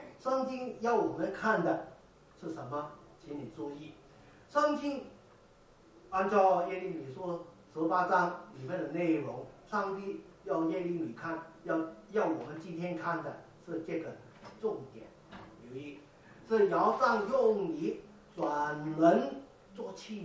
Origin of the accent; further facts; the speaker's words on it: Foshan, Guangdong, China; 我老家是佛山啊，你们中间可能也有佛山人